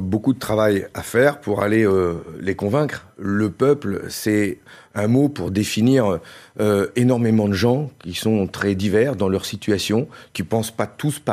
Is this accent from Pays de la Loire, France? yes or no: no; Hauts-de-France, France; Je suis un ch'ti, un député du Nord. Et c'est peut-être ça aussi qui fait ma différence avec d'autres, l'authenticité, la sincérité. Je vis dans le Nord avec ma famille et je ne vivrai pas ailleurs